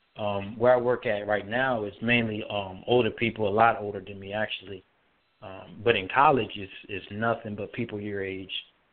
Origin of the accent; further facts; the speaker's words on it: Waldorf, Maryland, United States; I grew up in Waldorf, Maryland. For those that don't know, that's about 45 minutes south of Washington, D.C.